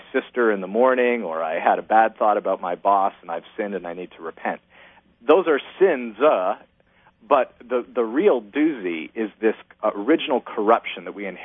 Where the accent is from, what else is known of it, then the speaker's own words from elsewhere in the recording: Canada; now in United States; I was born and raised in Canada in the Evangelical Lutheran Church in Canada, moved to the United States, was part of the ELCA